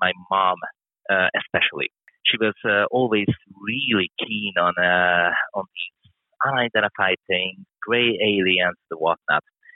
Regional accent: Budapest, Hungary; English is a second language; from Hungary, Budapest, as you have already mentioned. I'm 32 years old now. I was born in 1990, just after the end of the Soviet occupation.

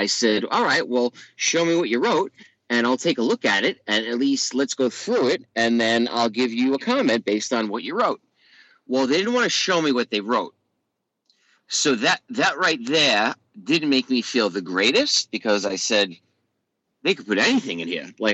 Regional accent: New York, United States; now in Melbourne, Australia; I am currently in Melbourne, Australia. I am originally from New York. I moved out to Melbourne, Australia about 4 years ago.

